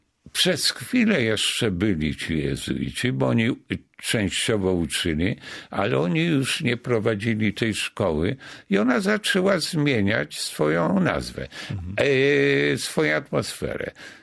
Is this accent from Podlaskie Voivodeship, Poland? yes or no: no; Gdynia, Pomeranian Voivodeship, Poland; also born or lived in Komorowo; wczesne dzieciństwo spędziłem w takim małej wsi pod Ostrowiem Mazowieckim w Komorowie. Natomiast całe lata szkoły średniej, późnej i gimnazjalne, i licealne w Gdyni